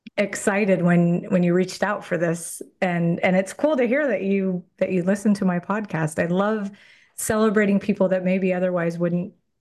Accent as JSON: {"language": "English", "region": "Oregon", "country": "United States", "tie": "born or raised there", "lives_now": "US South", "said": "My husband grew up in Southern California, and I grew up in Central Oregon. So we're from the West, but now we're in the South."}